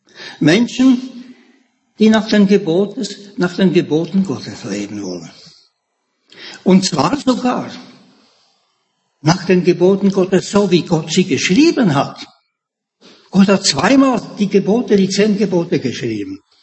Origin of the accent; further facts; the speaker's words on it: Zurich, Switzerland; Oder als jemand eine Wohnung gesucht hatte in meiner Jugend in Zürich